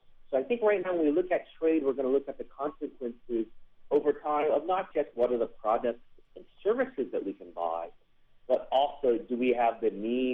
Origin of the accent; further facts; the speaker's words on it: United States; Yeah, as an American, I think that's a good thing